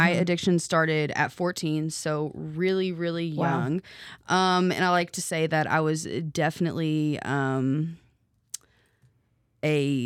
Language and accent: English; Owensboro, Kentucky, United States; So I was born and raised here in Owensboro. And I've literally loved living here, honestly.